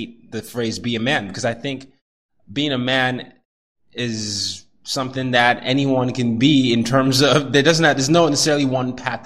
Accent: Nigeria; also born or lived in Sweden / Vietnam / Burkina Faso; I grew up in Nigeria. I grew up in Sweden, Vietnam, Burkina Faso, and here.

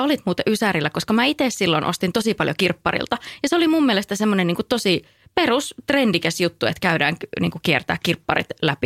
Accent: North Karelia, Finland; mä oon itse kotoisin siis Pohjois-Karjalasta

